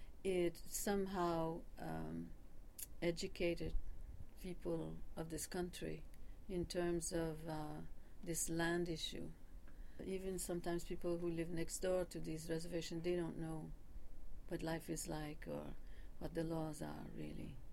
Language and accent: English; Odanak, Quebec, Canada; also born or lived in Lebanon, New Hampshire; Although I was born someplace else and I was raised someplace else, I was raised in Odanak, which is a reservation in the province of Quebec. And I was born on Wabanaki territory in Lebanon, New Hampshire. But I was only born there. At 6 months, I was on the reserve, and that's where I was raised.